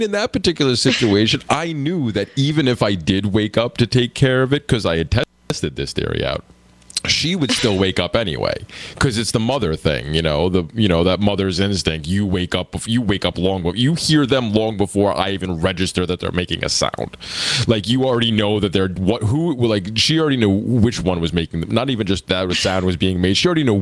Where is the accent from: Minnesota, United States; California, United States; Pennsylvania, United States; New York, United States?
Pennsylvania, United States; Because my whole family's from here, so when I grew up in Pennsylvania, we used to come up here a lot to visit the family and stuff.